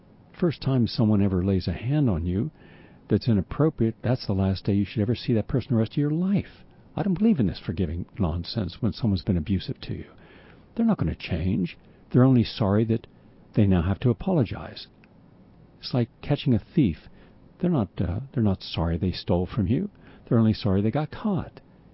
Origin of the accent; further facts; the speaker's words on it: West Virginia, United States; where I grew up in West Virginia, there was a farm